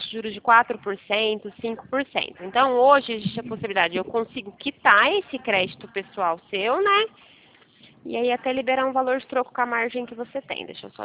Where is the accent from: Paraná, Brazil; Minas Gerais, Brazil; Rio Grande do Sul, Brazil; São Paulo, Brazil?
São Paulo, Brazil; Pirassununga; Sou da região de Pirassununga.